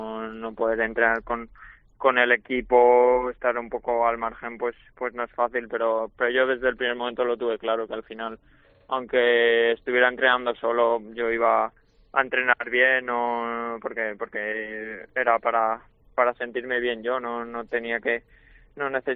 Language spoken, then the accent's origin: Spanish; Valencian Community, Spain